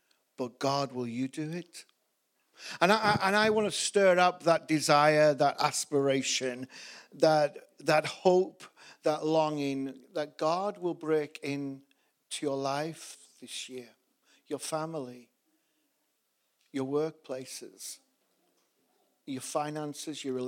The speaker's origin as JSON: {"language": "English", "region": "Yorkshire and the Humber", "country": "United Kingdom", "said": "I'm from Yorkshire. We always take out a couple of vowels if we can."}